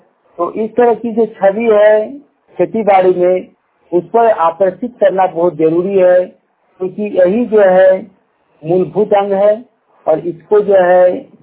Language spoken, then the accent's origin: Hindi; Kasmar, Jharkhand, India; हमारा गांव में देखिए कसमार में कई ऐसे गांव हैं, जैसे चट्टी है, चुजुडी है, सत्या है